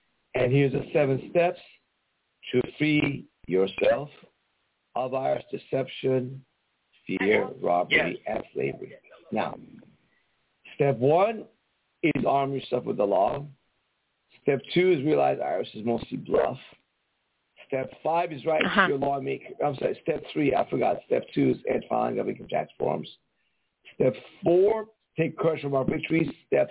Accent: Iran; English is a second language; now in United States; I can tell you an immigrant, we have an accent like I'm from Iran.

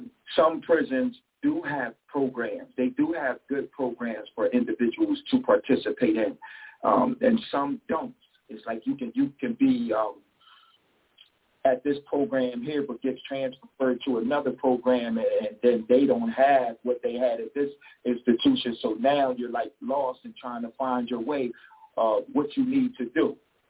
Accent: Harrisburg, Pennsylvania, United States; I'm from Harrisburg, Pennsylvania. I grew up in one of the roughest neighborhoods in the city

